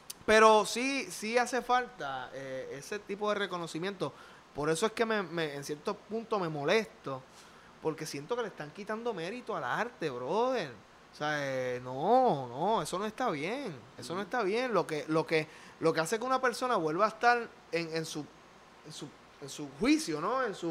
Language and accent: Spanish; Salinas, Puerto Rico; ese tipo es de mi pueblo.